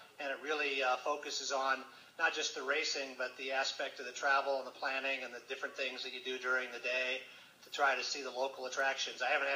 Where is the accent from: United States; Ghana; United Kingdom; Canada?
United States; Peoria, Illinois; I grew up in Peoria, Illinois, and Peoria has a quarter-mile high-banked dirt oval